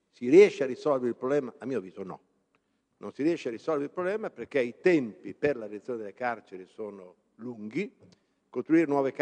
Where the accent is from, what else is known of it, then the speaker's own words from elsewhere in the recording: Bologna, Emilia-Romagna, Italy; io sono di Bologna, si parla ogni tanto della Dozza